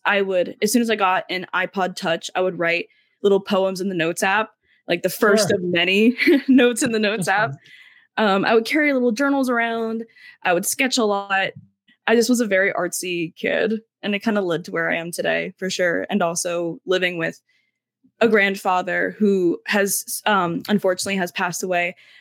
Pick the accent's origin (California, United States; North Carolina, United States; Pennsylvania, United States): Pennsylvania, United States; Coopersburg; I grew up in Coopersburg, Pennsburg area.